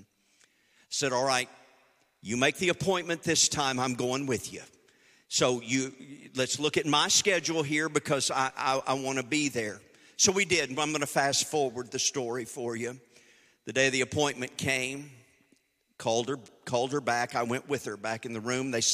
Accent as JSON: {"language": "English", "town": "Enid", "region": "Oklahoma", "country": "United States", "lives_now": "Conway, United States", "said": "We got a plan that I'm from Enid. I'm living in Conway, Arkansas at this time, or Nashville"}